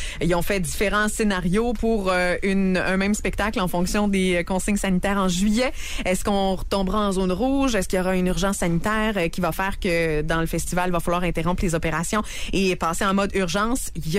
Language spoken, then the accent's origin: French; Quebec, Canada; chez nous, au Québec